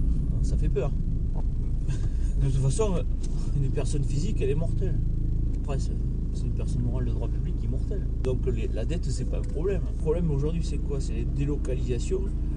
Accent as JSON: {"language": "French", "region": "Occitanie", "country": "France", "said": "et quand je suis du Tarn à côté t'as une usine qui te rejette des trucs"}